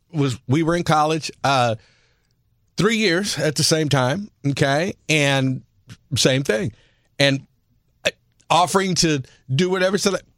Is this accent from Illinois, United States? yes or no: no; Kirkwood, Missouri, United States; I was born in Kirkwood, Missouri.